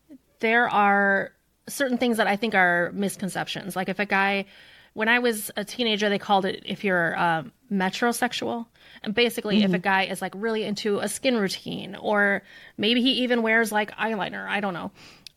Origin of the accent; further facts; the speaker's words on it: United States; And also, like, as an American, like, we're kind of prude people.